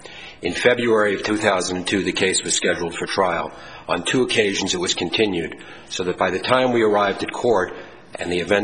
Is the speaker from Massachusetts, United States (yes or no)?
yes; Boston, Massachusetts, United States; I'm from Boston.